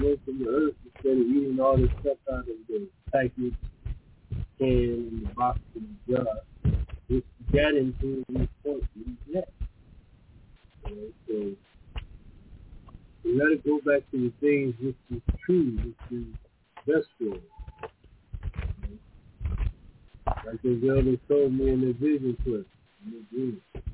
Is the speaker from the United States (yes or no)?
yes; Oakland, California, United States; for the mother and grandmother, and I'm from Oakland, that is, and the best of them